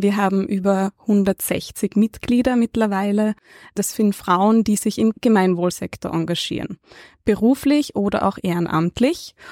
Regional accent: Gmünd, Carinthia, Austria; Ich bin in Kärnten aufgewachsen, hatte eine wunderbare Kindheit im schönen Gmünd, also wirklich am Landland. Bin in einer total liberalen Familie aufgewachsen, mit einem Bruder, mit ganz vielen Cousinen und Cousins

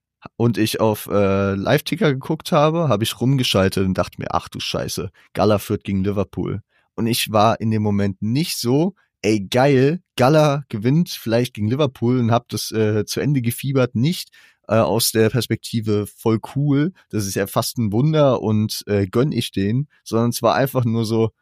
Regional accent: Frankfurt, Hesse, Germany; jetzt auch als Frankfurter

